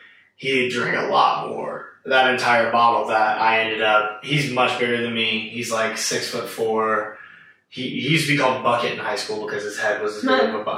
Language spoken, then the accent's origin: English; Gainesville, Georgia, United States; So we grew up together in Gainesville.